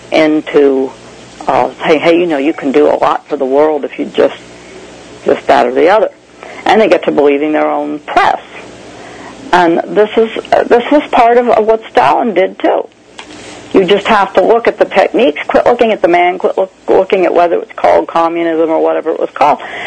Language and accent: English; Washington, District of Columbia, United States; I'm from Washington, D.C.